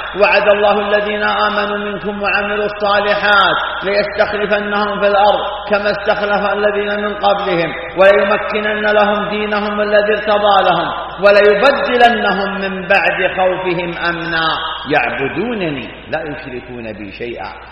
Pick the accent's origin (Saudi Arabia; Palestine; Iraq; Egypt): Saudi Arabia; بلادنا المملكة العربية السعودية